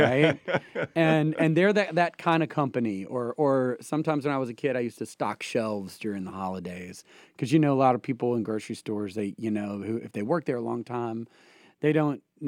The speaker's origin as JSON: {"language": "English", "town": "Sevierville", "region": "Tennessee", "country": "United States", "tie": "born or raised there", "said": "Chestnut Hill, which is literally a three-way stop."}